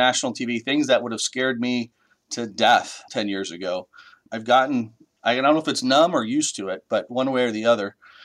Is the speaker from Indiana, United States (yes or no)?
no; Yuma, Arizona, United States; I grew up in Yuma. When I was young, I didn't appreciate the community and looked for my quickest way out, and that was college.